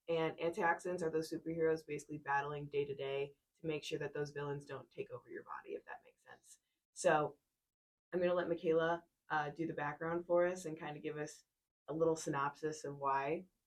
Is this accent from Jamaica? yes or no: yes; Jamaica; I am Jamaican